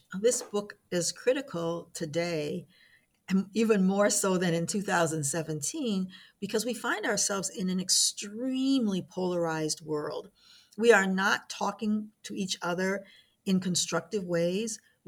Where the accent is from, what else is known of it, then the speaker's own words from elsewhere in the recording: Niagara Falls, New York, United States; So if I grew up in Niagara Falls, New York, that gives me a particular worldview.